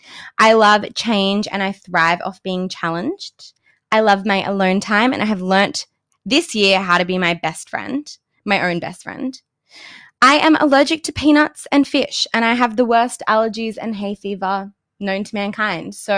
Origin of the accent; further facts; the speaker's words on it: Sydney, New South Wales, Australia; now in Gold Coast, Australia; I grew up in Sydney, Australia. And I moved to the Gold Coast exactly 1 year ago